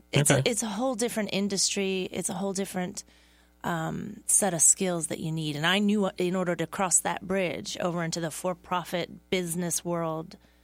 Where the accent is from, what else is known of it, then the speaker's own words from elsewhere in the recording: East Coast, United States; also born or lived in Southern California / Cincinnati; I was born and raised on the East Coast, and then I spent 13 years in Southern California.